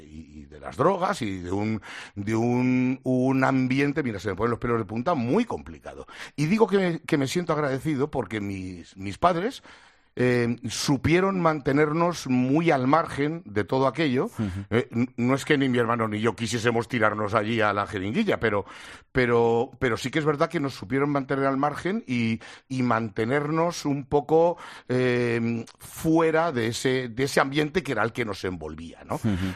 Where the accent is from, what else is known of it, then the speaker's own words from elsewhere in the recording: Madrid, Community of Madrid, Spain; viviendo en aquella casa en la que nos criamos, en Carabanchel Alto